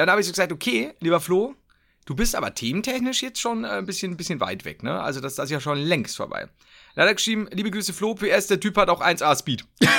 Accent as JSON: {"language": "German", "region": "Bavaria", "country": "Germany", "said": "Das Gute ist immer, dass hier bei uns in Bayern Mats, also es gibt die Schere Mats oder die Mist Mats"}